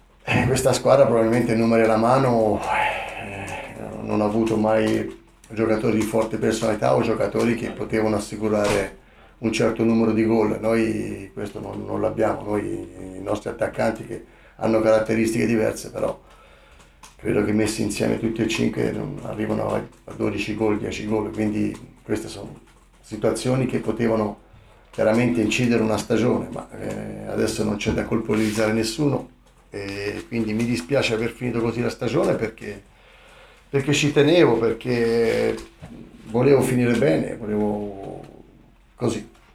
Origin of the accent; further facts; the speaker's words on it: Arezzo, Tuscany, Italy; sono orgoglioso prima di tutto di essere di Arezzo, perché io vivo ad Arezzo, i miei figli sono nati ad Arezzo